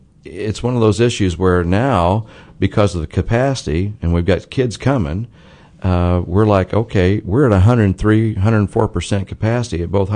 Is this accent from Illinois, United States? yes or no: yes; Champaign, Illinois, United States; I grew up in Champaign, so this is my home.